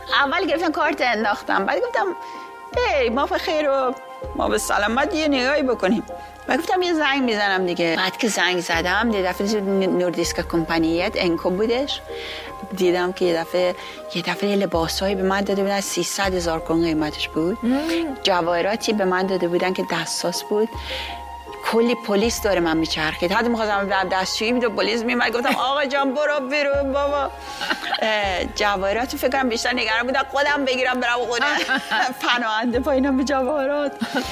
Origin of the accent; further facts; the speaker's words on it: Sari, Mazandaran, Iran; من بچه مازندرانم، متولد شهرستان ساری هستم.